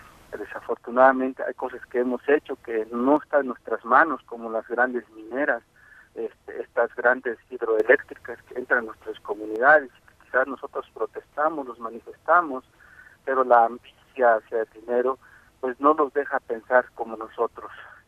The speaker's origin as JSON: {"language": "Spanish", "country": "Mexico", "said": "los que somos mexicanos"}